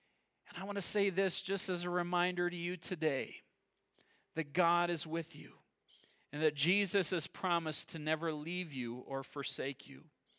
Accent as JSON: {"language": "English", "region": "Michigan", "country": "United States", "tie": "born or raised there", "said": "Many of you know I grew up in Michigan."}